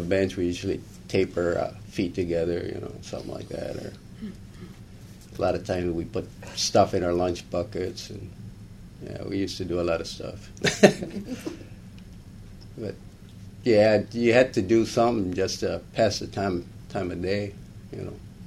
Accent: Sheridan, Michigan, United States; Yeah, I used to live in Stanton. Mm-hmm. I grew up in Sheridan. And then when I got married, we moved to Stanton.

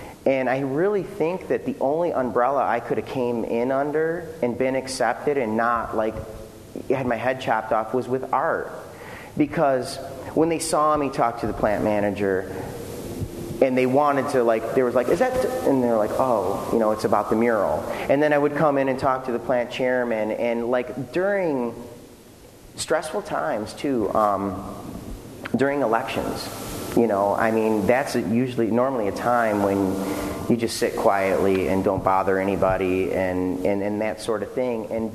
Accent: Detroit, Michigan, United States; we're from the Motor City, so you guys have heard these stories

